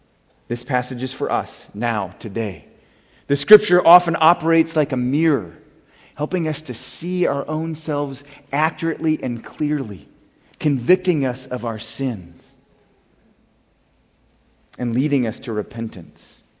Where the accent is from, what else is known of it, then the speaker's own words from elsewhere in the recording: Wisconsin, United States; Many of you know that I grew up in Wisconsin